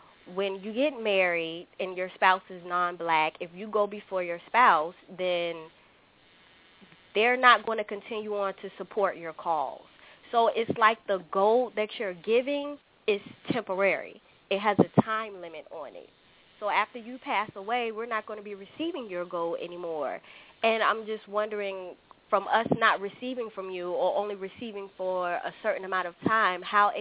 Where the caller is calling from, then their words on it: Virginia, United States; I'm calling from Virginia.